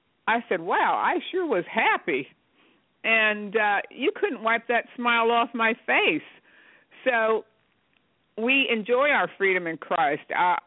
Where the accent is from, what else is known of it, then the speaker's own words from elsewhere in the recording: New Jersey, United States; Who meets a Mormon in New Jersey? I grew up in New Jersey, so I didn't know Mormons. When I got out to Utah, I met Mormons.